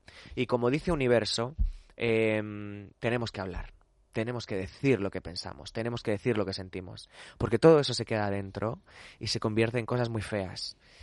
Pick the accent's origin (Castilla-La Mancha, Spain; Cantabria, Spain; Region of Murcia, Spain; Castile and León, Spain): Region of Murcia, Spain; estoy muy orgulloso de llevar a una tierra libre por bandera, porque somos muchos los murcianos y muchas.